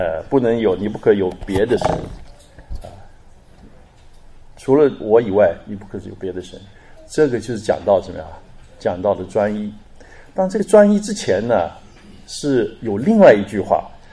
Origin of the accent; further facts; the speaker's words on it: Sanming, Fujian, China; 我们老家是叫福建三明很少人知道，有福建人大概才听说，很少人知道这个小地方，一个山区的地方，非常的贫穷偏僻。